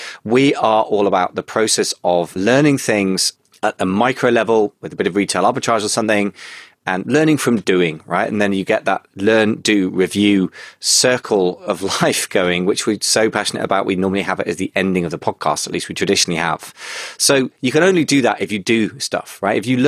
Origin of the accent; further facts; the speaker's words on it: United Kingdom; although I'm British and I understand the position of British sellers